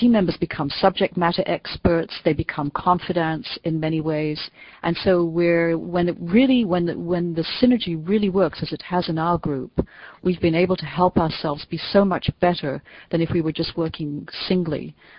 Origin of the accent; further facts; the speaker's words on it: England, United Kingdom; And as we English say, that would be brilliant